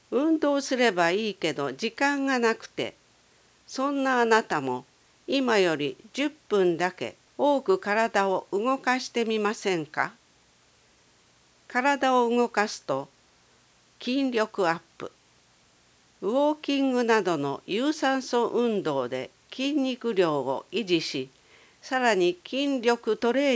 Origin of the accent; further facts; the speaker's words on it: Imizu, Toyama, Japan; also born or lived in Tokyo; 生まれは射水市、東京都新宿区からこの度、故郷の射水市に U ターンしてきました。